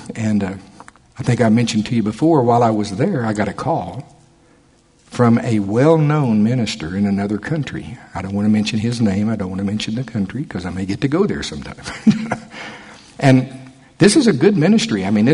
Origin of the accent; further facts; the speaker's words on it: the South, United States; You know, y'all, I am from the South. Glory to God.